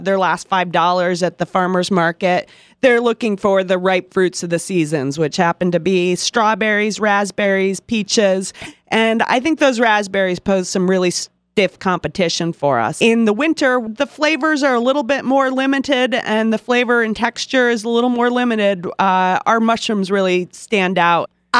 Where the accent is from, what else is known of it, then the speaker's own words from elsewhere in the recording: Westhampton, United States; I grew up in West Hampton. I went out and studied mycology and agriculture in Washington State. And after about 10 years, I moved back and started the farm.